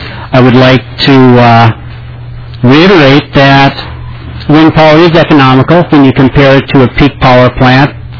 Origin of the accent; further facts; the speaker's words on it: Minnesota, United States; As I said, I'm from Big Stone County, the far western edge of the state.